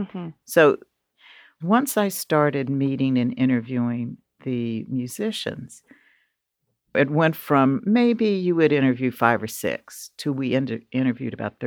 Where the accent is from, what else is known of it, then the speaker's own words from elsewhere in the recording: Oakland, California, United States; I'm from East Oakland, and I've heard pieces of it through time